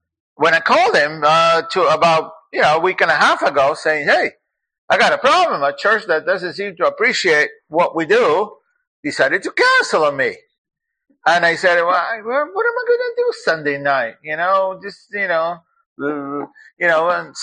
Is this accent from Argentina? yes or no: yes; Argentina; English is a second language; I grew up in Argentina, and the worst time was the time of siesta, because there's nothing to do.